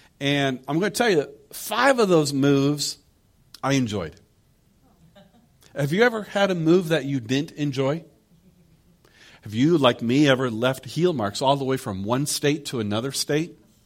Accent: Michigan, United States; people where I grew up in Michigan, other would have been, I'm retiring and I'm moving to Florida.

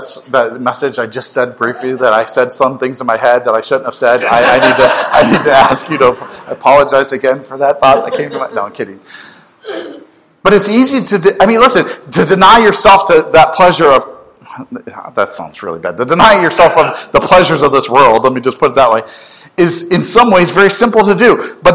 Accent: the South, United States; accent: southern; Y'all, I'm using y'all. My southern accent coming out.

